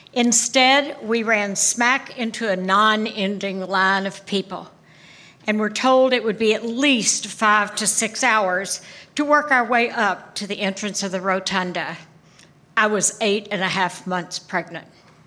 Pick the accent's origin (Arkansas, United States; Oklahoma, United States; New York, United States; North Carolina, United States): Arkansas, United States; Pine Bluff; Once they learned I was from the Deep South and had gone off to college from Pine Bluff, Arkansas in 1957